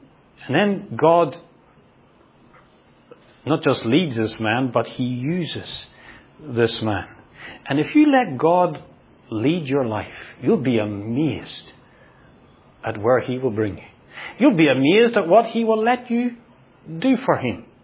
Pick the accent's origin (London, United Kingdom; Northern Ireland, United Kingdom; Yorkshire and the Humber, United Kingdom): Northern Ireland, United Kingdom; I grew up in Northern Ireland.